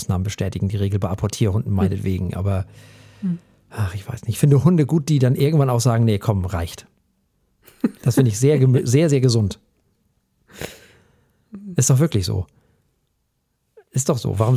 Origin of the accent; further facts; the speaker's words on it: Flensburg, Schleswig-Holstein, Germany; meiner Heimat, nämlich mit dem Flensburger Radlerfrei der Flensburger Brauerei.